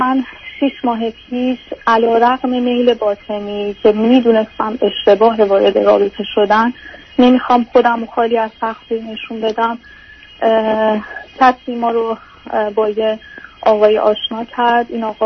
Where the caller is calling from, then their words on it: Canada; من مزاحمتون شدم، از کانادا هستم.